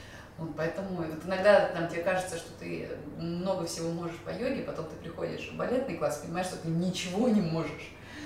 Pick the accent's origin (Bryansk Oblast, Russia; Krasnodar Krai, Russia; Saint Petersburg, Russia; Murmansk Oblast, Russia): Saint Petersburg, Russia; born there; Я родилась в Петербурге, я пол своей жизни сознательной я прожила в Петербурге, я училась, я играла в театре в Петербурге